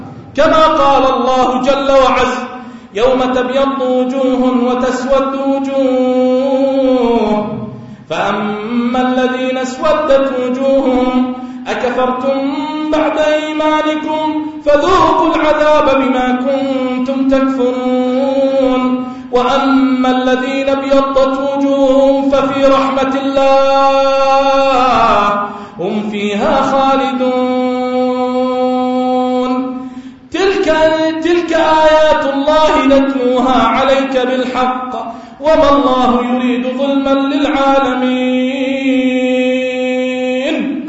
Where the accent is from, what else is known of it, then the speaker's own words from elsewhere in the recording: Jordan; اللهم اجعل بلدنا الأردن واحة للأمن والأمان